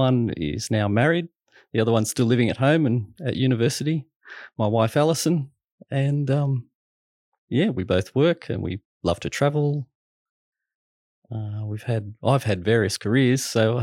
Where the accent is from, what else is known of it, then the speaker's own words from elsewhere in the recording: Greystanes, New South Wales, Australia; I grew up in Greystanes. So I live in Toongabby now, so it's not really that far away. My mother still lives over there. Grew up in a half-Christian home, I call it. My mother's Christian. My father wasn't.